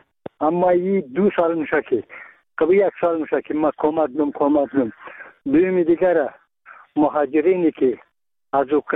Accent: Bamyan, Afghanistan; ما یک تن از بامیانیم.

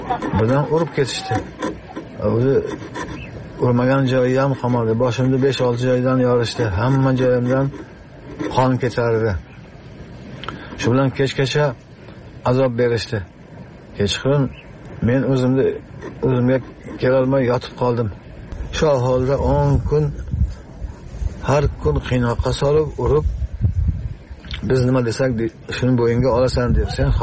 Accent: Tajikistan; now in Uzbekistan; 1997 yil oilaviy biz Xatlon viloyatidan Surxondaryo viloyatining Jahon tumaniga ko'chib keldik.

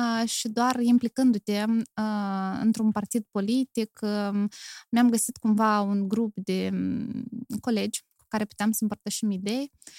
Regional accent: Chișinău, Moldova; born there; istoria mea începe în Chișinău, pentru că eu m-am născut în Chișinău și primii 2 ani ai mei de viață au fost aici, în sectorul Buhicani.

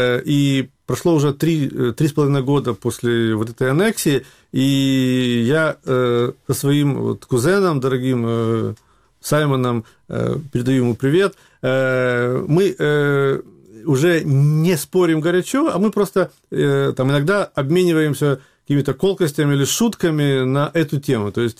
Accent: Ukraine; я воспитывался в Украине, я учил украинский язык и литературу в школе

